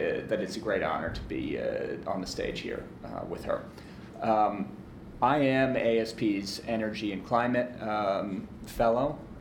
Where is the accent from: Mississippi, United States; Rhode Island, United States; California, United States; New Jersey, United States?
New Jersey, United States; She was my governor when I was growing up in New Jersey.